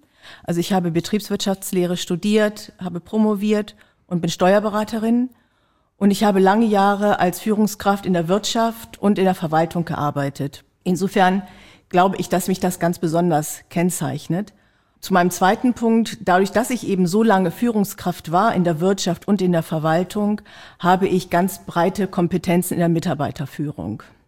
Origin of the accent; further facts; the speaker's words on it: Brandenburg, Germany; ich komme eben ja aus der Region und ich kenne dadurch natürlich auch die Verhältnisse in Bahnsdorf.